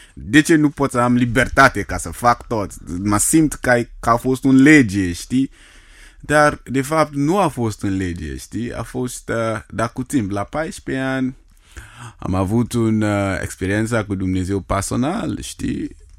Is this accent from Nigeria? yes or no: yes; Nigeria; Romanian is a second language; moved away as an adult; now in Romania; și bine v-am găsit! Sunt din Nigeria și am 25 de ani. Am venit de la Nigeria aici ca să studiez